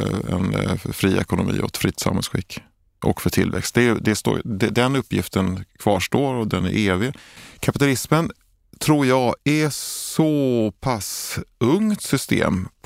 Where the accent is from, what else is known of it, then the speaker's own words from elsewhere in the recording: Skåne, Sweden; now in Stockholm, Sweden; jag kommer från Skåne och flyttade hit på 90-talet.